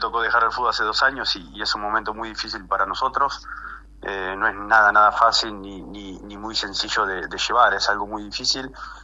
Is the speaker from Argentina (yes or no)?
yes; Argentina; como todo argentino hacemos el esfuerzo y tratamos de verlo